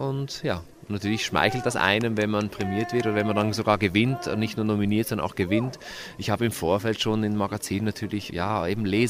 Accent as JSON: {"language": "German", "country": "Switzerland", "moved": "yes", "lives_now": "Vienna, Austria", "said": "Genau, ich komme aus der Schweiz, bin aber natürlich durch mein Schaffen schon seit fast 20 Jahren in Wien zu Hause"}